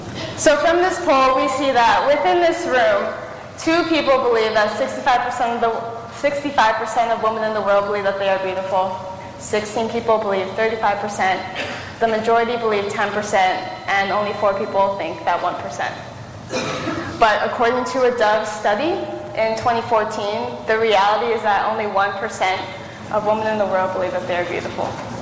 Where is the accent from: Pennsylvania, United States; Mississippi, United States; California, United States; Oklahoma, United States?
California, United States; Los Angeles; I'm from Los Angeles, California.